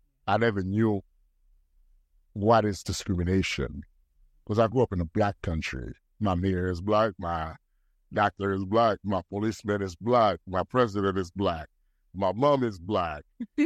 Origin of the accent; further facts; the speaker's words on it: East Orange, New Jersey, United States; now in Brooklyn, United States; I'm from the hood. I grew up in East Orange. I spent some time in Brooklyn now. I'm well seasoned as a Brooklynite. I've been in New York for 15 years now, so that makes me a New Yorker now, I think.